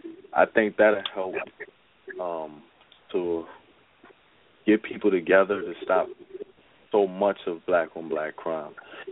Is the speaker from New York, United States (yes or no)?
yes; New York, United States; As I said, growing up in New York, I've seen a lot of gang violence.